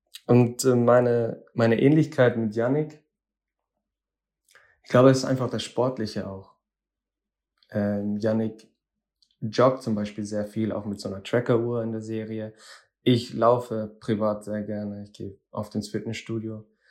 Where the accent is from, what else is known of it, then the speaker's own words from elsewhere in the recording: Ingolstadt, Bavaria, Germany; born there; now in Munich, Germany; Ich bin in Ingolstadt geboren